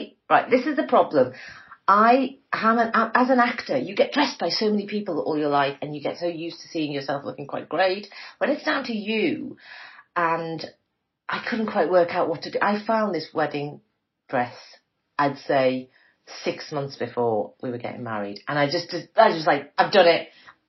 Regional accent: India; being an Indian girl growing up, you don't dream of the big white wedding in the same way.

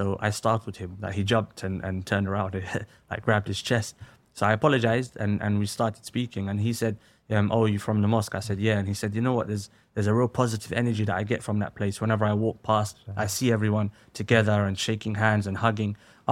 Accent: United Kingdom; Like, I am a Muslim, I'm British, yes, but I'm Muslim first.

